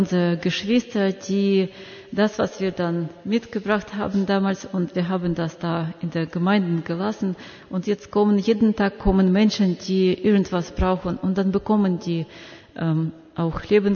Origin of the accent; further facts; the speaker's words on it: Mariupol, Donetsk Oblast, Ukraine; wir haben auch nichts genauso wie ihr, wir sind selbst aus Mariupol